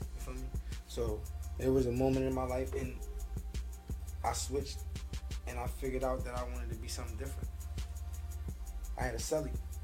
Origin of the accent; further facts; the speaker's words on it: Philadelphia, Pennsylvania, United States; I'm from Philadelphia. So being Muslim is something that has been incorporated in my life since I've been born.